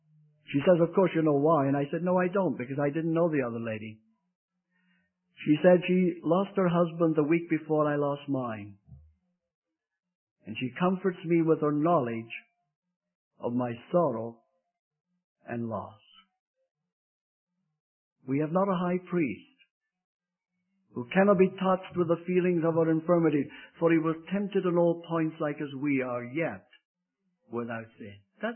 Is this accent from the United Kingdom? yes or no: yes; Scotland, United Kingdom; also born or lived in England; Now, having said that, don't say I'm English, because I'm not English. There's a great difference between a Scotsman and an Englishman.